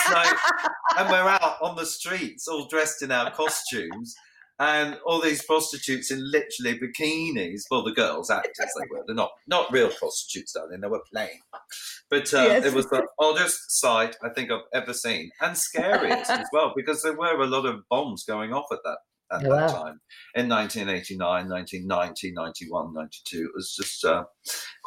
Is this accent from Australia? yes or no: yes; Australia; my life growing up in Australia. And a lot of people don't know I'm Australian